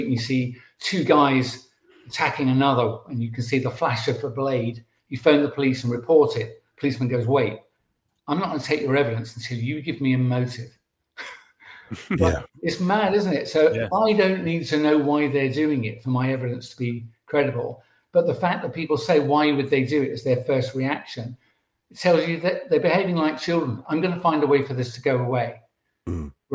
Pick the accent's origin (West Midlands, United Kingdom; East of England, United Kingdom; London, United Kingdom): West Midlands, United Kingdom; Birmingham; born there; I was born in Birmingham, you know.